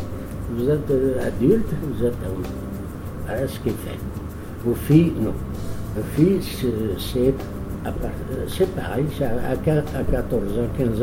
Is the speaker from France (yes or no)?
no; Algeria; chez nous, en Algérie